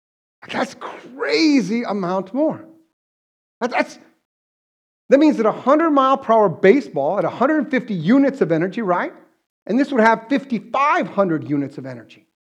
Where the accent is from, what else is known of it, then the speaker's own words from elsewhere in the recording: United States; So I'm an American, and I'm okay with that.